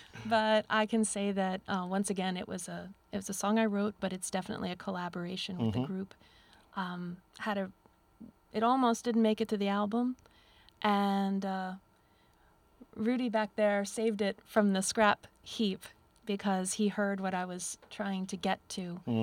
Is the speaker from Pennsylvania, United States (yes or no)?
yes; Philadelphia, Pennsylvania, United States; Well, I grew up in Philadelphia, but my grandmother lived in Tidewater, Virginia, Portsmouth.